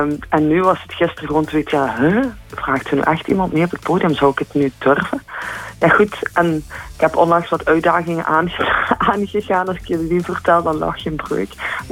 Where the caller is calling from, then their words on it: Bree, Limburg, Belgium; Ik woon in Bree in Tongerlo in België.